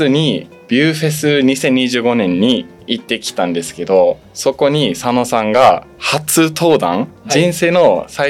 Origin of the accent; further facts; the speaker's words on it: Germany; ドミニック・ G さんが僕と同じドイツ人なので初来日だったらしくて